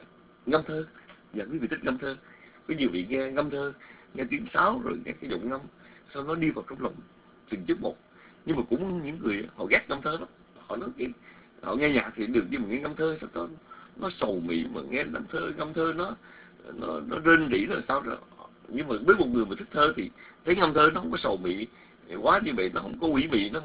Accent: Mekong Delta, Vietnam; chúng tôi lớn lên ở miền Tây đó, lớn lên ở miền Nam đó

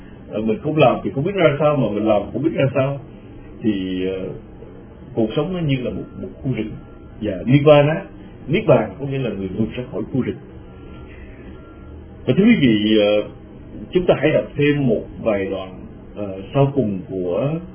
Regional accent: Long Thanh, Dong Nai, Vietnam; Như là hồi nhỏ mà chúng tôi ở Long Thành đó, ở Long Thành đi vào rừng rừng đó

